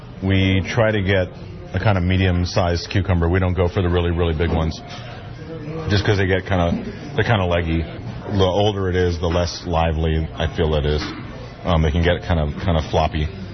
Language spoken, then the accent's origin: English; East Coast, United States; I always had these when I was a kid growing up in the East Coast. And when I moved out here and saw that, how much green tomatoes there were, I was just really excited about it.